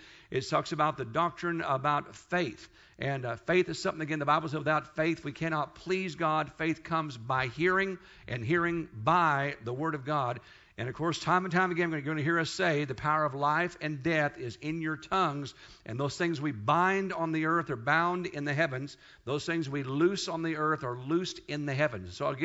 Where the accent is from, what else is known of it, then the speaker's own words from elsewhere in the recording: Kansas, United States; the churches I went to back in the 70s, when I was raised in Kansas